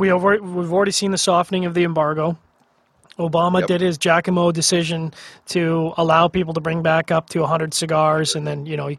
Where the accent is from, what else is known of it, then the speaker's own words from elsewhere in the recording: Canada; and I, as a Canadian, I'm well aware